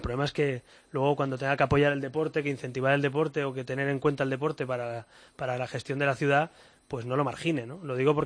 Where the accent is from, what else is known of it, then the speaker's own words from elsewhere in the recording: Barcelona, Catalonia, Spain; born there; yo que soy nacido en la Barceloneta